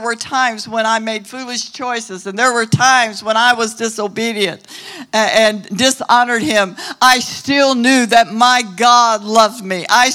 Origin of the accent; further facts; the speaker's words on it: Salem, Missouri, United States; it doesn't matter that I came from Salem, Missouri. If somebody says anything good can come out of Salem, Missouri, oh, yes, it can come out of anywhere. I just happen to be from Salem, Missouri.